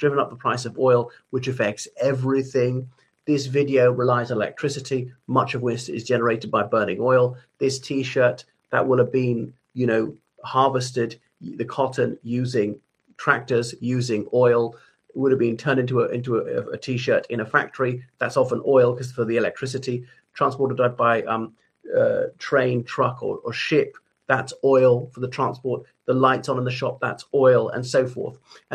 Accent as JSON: {"language": "English", "country": "Ireland", "said": "o everybody … from Ireland."}